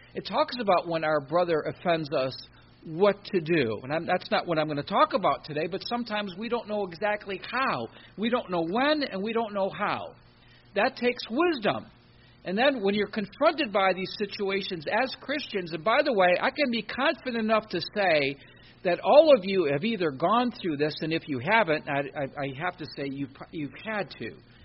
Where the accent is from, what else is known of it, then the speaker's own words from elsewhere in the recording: Detroit, Michigan, United States; Because I'm from Michigan. And not only that, I'm from Detroit. I was born in Detroit. And up in the north, they hammer you.